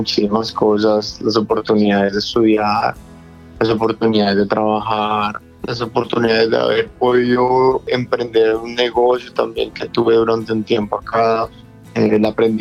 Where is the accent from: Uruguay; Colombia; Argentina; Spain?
Colombia; en Colombia ahorita pues en mi país